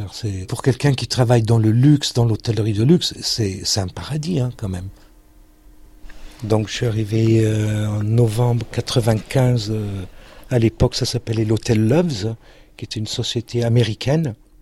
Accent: Italy; also born or lived in Scotland; now in Monaco; Je suis un Italien né en Écosse.

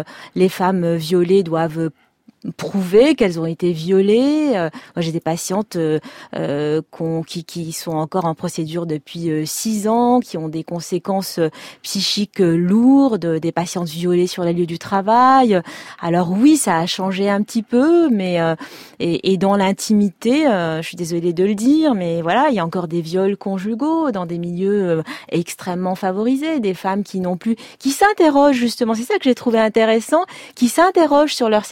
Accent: Tunisia; Moi, je viens de Tunisie.

